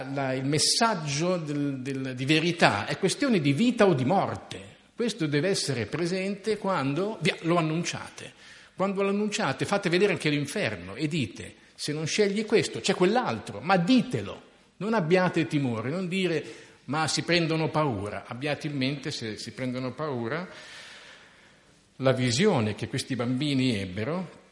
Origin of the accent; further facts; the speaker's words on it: Bologna, Emilia-Romagna, Italy; Comunque, sono bolognese, quindi a Bologna frequentavo la mia parrocchia.